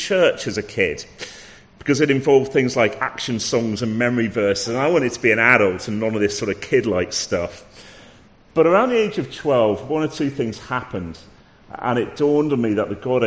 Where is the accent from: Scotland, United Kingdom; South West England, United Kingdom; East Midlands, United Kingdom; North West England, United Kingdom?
North West England, United Kingdom; Manchester; born there; So I was born in Manchester. Again, had the privilege of having Christian parents. I grew up in a Christian family.